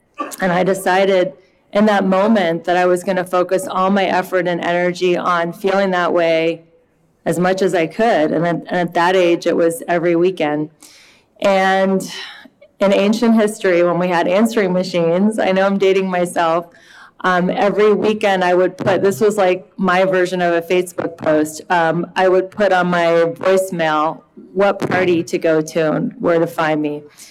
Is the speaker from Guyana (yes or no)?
no; Cincinnati, Ohio, United States; What it was like is I am from Cincinnati, Ohio, and I grew up with a dad who was a doctor and a mom was a housewife.